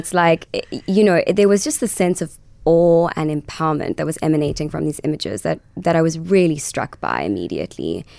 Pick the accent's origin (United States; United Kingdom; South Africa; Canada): South Africa; I ended up back in South Africa studying remotely, which permitted me to make a film in South Africa in my home country